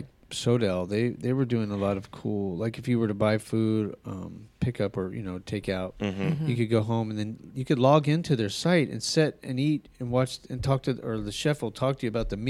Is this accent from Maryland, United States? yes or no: no; Albuquerque, New Mexico, United States; Well, I grew up in Albuquerque.